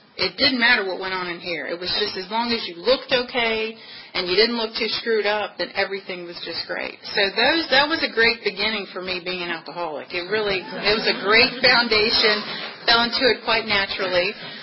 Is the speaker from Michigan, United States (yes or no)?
no; Richmond, Virginia, United States; As Billy said, I was born and raised in Richmond. I don't know if you've ever been there or been around, but I grew up in Lakeside, which is a little teeny tiny part of Richmond.